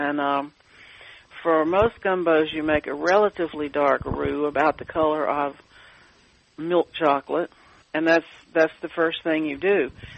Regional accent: Memphis, Tennessee, United States; mother and I visited every summer, and so I grew up eating things like crawfish, and nobody in Memphis, my hometown, ever heard of it.

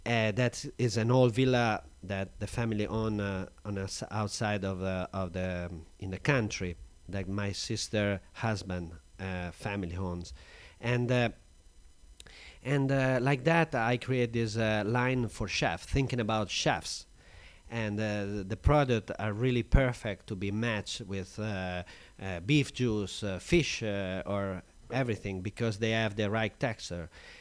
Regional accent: Modena, Emilia-Romagna, Italy; English is a second language; I'm from Modena

